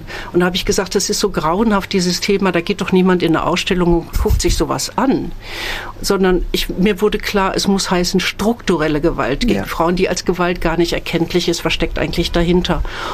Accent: West Germany, Germany; ich fühlte mich sowieso immer schlecht als Deutsche, als Frau dann sowieso. Als Deutsche, wenn ich im Ausland war

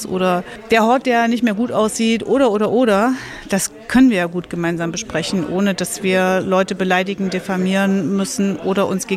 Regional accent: East Germany, Germany; ich bin ja in der DDR groß geworden und wir haben eine Diktatur gestürzt und haben diese Demokratie erkämpft und erschaffen.

